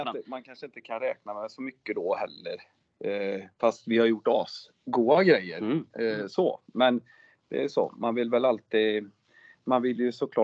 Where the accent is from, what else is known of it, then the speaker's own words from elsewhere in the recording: Skövde, Västra Götaland County, Sweden; Vi är ju från Skövde liksom